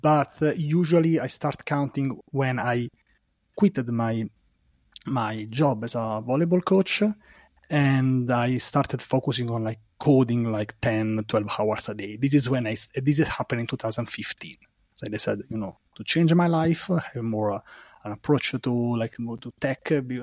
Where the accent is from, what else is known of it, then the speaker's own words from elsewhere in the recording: Rome, Lazio, Italy; developer advocate at DailyDev. I'm from Rome, Italy.